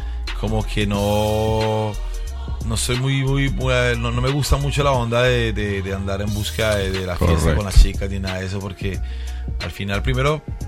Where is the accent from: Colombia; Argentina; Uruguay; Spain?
Colombia; Soacha, Cundinamarca; crecimos en lugares, o sea, bastante lejanos, porque yo soy más de Soacha, Bogotá, qué sé yo